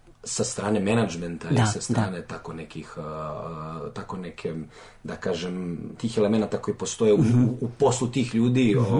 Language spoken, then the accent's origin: Serbian; Gornji Milanovac, Šumadija and Western Serbia, Serbia; ja sam sa strane, mislim sa strane iz Gornjeg Milanovca sam